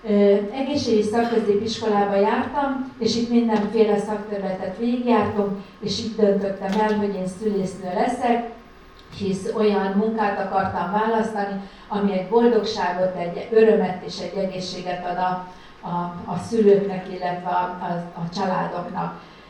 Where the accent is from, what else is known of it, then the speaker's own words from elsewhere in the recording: Pitvaros, Csongrád-Csanád, Hungary; also born or lived in Mezőegyes; én egy határszéli kisfaluban, Pitvaroson nőttem fel, ugye a Mezőegyesen születtem, de mind a kettő a román határtól pár kilométerre van.